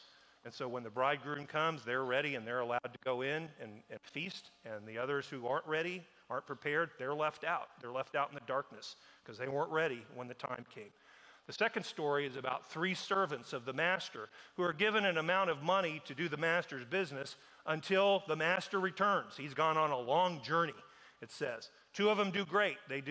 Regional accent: Seneca, Kansas, United States; I'm a fifth-generation Kansan. My hometown's a little town called Seneca, Kansas. It's in Nemaha.

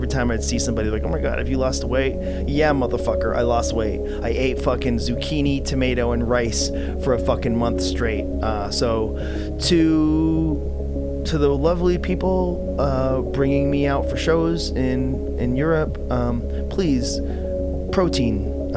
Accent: New England, United States; I come from New England

